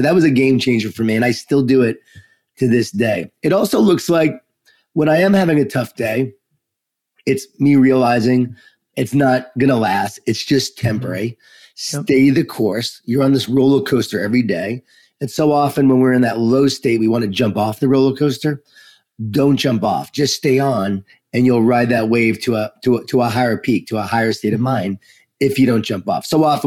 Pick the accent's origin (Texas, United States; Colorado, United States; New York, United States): New York, United States; Long Island; I grew up in Long Island, New York, so Jewish Italian family.